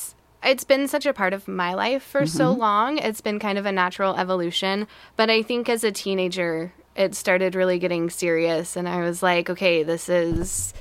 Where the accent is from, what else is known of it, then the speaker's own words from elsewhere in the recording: Enumclaw, Washington, United States; now in Olympia, United States; I grew up in a very small town called Enumclaw.